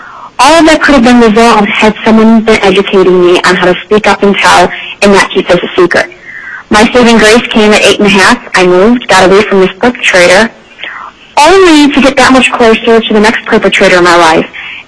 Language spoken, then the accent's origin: English; Illinois, United States; I passed it first in my home state of Illinois